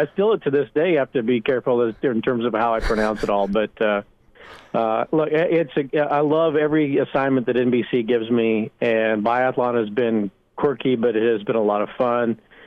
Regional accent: Nebraska, United States; And I said, well, I'm from Nebraska.

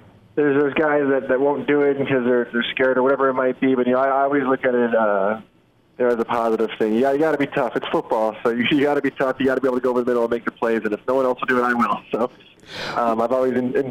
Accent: Chicago, Illinois, United States; Growing up in the Chicago area, I knew Coach Fitzgerald really well

